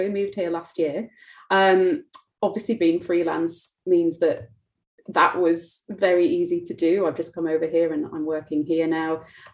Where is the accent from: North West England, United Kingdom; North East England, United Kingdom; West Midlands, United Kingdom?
North West England, United Kingdom; Manchester; also born or lived in Paris; now in London, United Kingdom; So I moved to London, where I'm from Manchester originally.